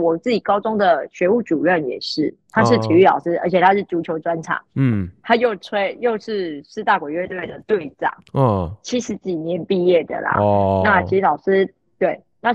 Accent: Yilan County, Taiwan; 因为我是宜兰人嘛

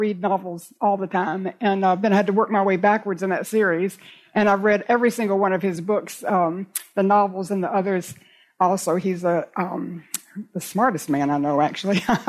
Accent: Raleigh, North Carolina, United States; I was in Raleigh, in my hometown

